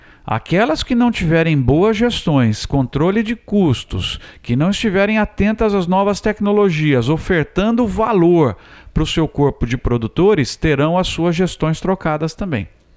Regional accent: São Paulo, Brazil; tem fazendas já em São Paulo, de onde eu venho, de amigos, e aqui mesmo

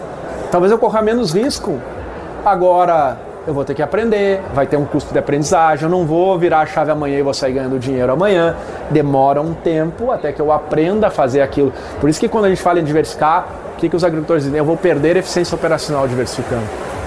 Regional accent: Rio Grande do Sul, Brazil; eu sou gaúcho e família de agricultor

